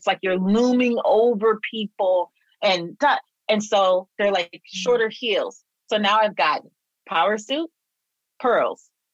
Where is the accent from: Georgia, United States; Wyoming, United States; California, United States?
California, United States; And I'm from California. Like, we don't really do pantyhose, you know? I didn't grow up doing pantyhose.